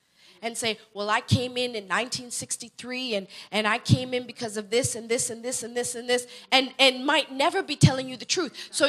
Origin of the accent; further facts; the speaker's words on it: Kitchener, Ontario, Canada; There was a story in, I'm from Kitchener.